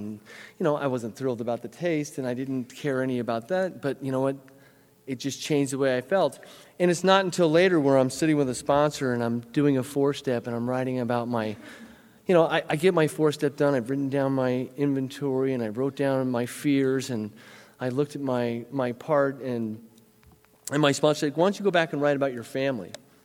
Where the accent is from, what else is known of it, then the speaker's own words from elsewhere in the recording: Nevada, United States; I didn't know growing up in Nevada when I went down to the park